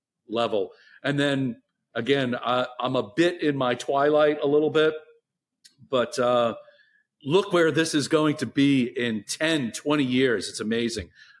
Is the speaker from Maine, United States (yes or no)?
yes; Maine, United States; So growing up in Maine, my dad used to chew dulse like a lot of older cats used to do.